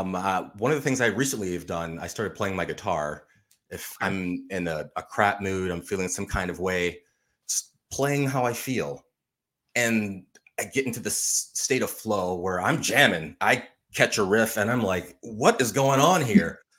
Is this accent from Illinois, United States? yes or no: yes; Illinois, United States; now in Iowa, United States; I mean, I grew up outside of Chicago, so I grew up to hip hop and R&B. Living in Iowa, I listened to country music as well, too.